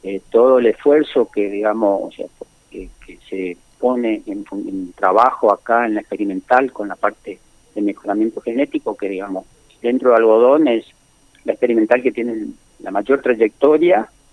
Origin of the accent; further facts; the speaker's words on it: Machagai, Chaco, Argentina; Yo soy de Machagay, por eso se ha nacido en Machagay